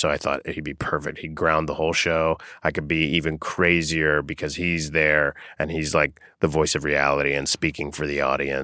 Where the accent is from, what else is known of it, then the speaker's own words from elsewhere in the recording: Boca Raton, Florida, United States; Boca Raton, Florida.